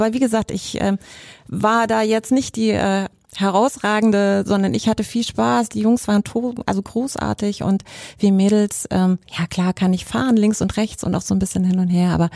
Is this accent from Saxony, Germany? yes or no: no; Hesse, Germany; Ursprünglich bin ich ein Hesse in der Ecke von Bad Homburg.